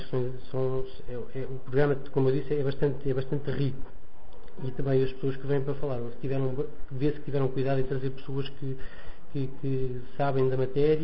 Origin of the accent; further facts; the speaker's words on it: Coimbra, Portugal; Eu sou de Coimbra.